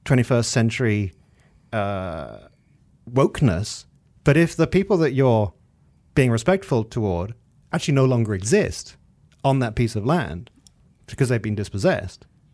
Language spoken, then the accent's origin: English; Malaysia; I'm not a Malaysian who is particularly enthralled by things Australian.